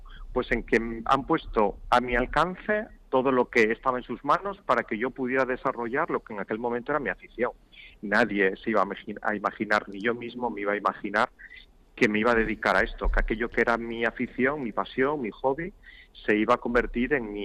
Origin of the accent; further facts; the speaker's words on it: Salinas, Asturias, Spain; estoy en Asturias, en Castrillón, en mi tierra además, muy cerca de Salinas, de donde yo soy, de donde viven mis padres